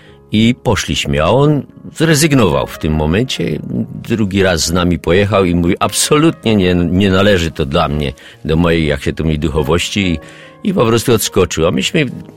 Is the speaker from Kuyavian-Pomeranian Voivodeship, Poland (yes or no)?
no; Silesian Voivodeship, Poland; ja pochodzę z Górnego Śląska, z najstarszej parafii chyba, ponad 1000-letniej